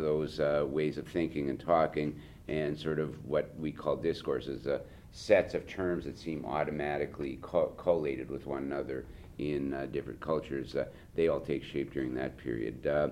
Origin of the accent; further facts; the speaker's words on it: Canada; I'm Canadian, so I'll say you guys